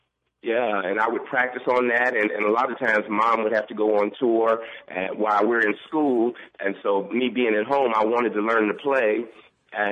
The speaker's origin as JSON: {"language": "English", "town": "Cincinnati", "region": "Ohio", "country": "United States", "tie": "born or raised there", "also_born_or_lived": "Miami", "said": "Yeah, I was born in Miami, Florida, but I was raised, believe it or not, in the great state of Ohio, Cincinnati, Ohio."}